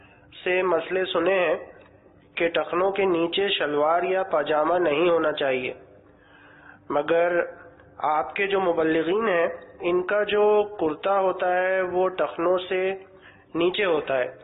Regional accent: Karachi, Sindh, Pakistan; میرا تعلق کراچی سے ہے.

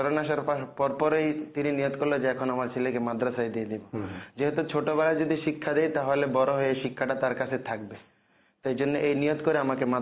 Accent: Gazaria, Dhaka Division, Bangladesh; আমার বাড়ি ঢাকা বিভাগের মুন্সিগঞ্জ জেলার মধ্যে অবস্থিত রয়েছে, গজারিয়া থানা, আর আমার গ্রামের নাম হচ্ছে গোচ্ছগ্রাম।

